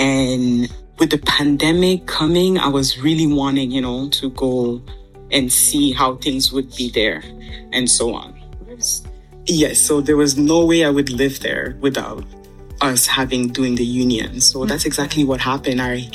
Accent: Canada; because as a Canadian, you can live 6 months there and 6 months in Canada.

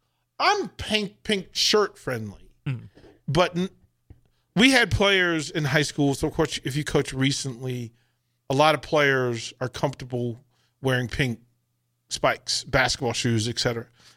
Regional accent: Virginia, United States; I'm from Virginia, and there was a weird thing. Like, we're actually D.C. We're closer to D.C. than we are Appalachia.

